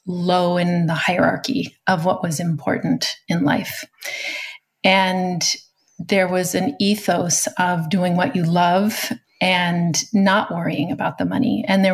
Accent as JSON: {"language": "English", "region": "Oregon", "country": "United States", "tie": "born or raised there", "said": "I was born in 1975 and I was raised on the Oregon coast with parents who had traveled or who had left the East Coast"}